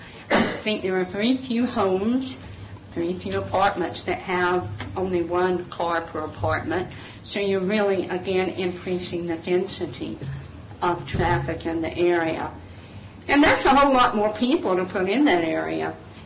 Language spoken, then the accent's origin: English; Carrboro, North Carolina, United States; I grew up here in Carrboro, Carrboro Elementary, even when it was in this building. Chapel Hill High. I was around a long, long time. I left for a number of years.